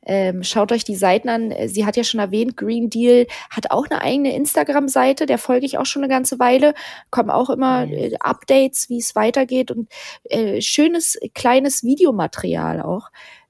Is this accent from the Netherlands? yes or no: no; Berlin, Germany; wir kommen ja aus Berlin